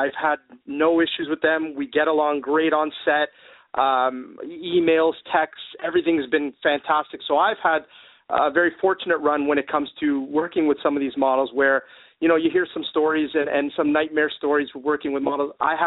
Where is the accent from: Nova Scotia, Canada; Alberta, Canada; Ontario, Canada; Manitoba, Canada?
Ontario, Canada; Toronto; also born or lived in South Africa; So I'm from Toronto, Canada. Originally, though, I was born in South Africa